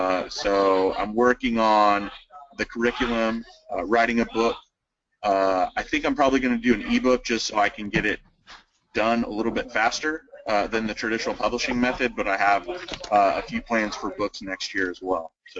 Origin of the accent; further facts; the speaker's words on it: Tulsa, Oklahoma, United States; I'm from Tulsa, Oklahoma.